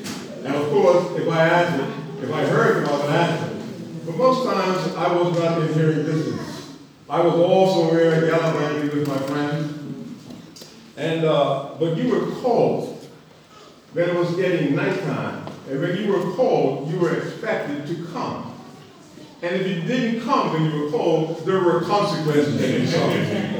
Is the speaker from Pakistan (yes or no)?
no; Bermuda; I grew up in Bermuda, Islands, about 60,000 people population, 21 square miles, so very small.